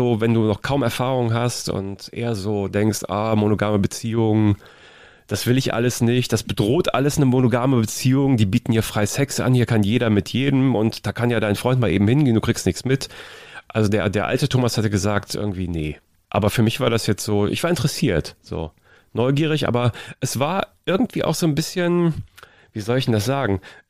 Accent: Cologne, North Rhine-Westphalia, Germany; Das ist erstmal so, als Kölner denkst du, wie jetzt?

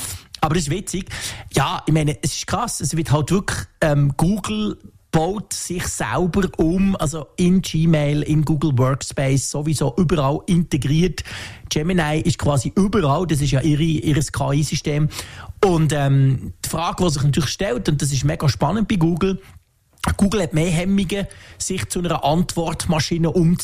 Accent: Switzerland; accent: Swiss German; Natürlich, wie immer bei unserem Dialekt, es ist so eine komische Mischung aus irgendeinem Zürich, Basel, Bern, Mix.

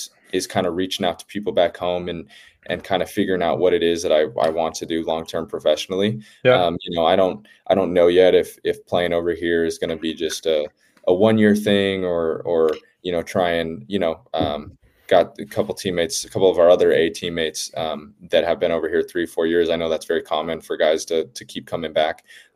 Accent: West Coast, United States; I mean, I love the US. I think it's a great country, and you kind of mentioned it, you know, I'm from the West Coast.

